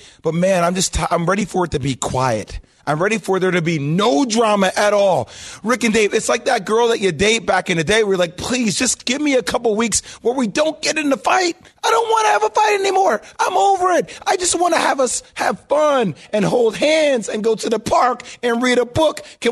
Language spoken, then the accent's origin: English; New Jersey, United States; I'm from Jersey.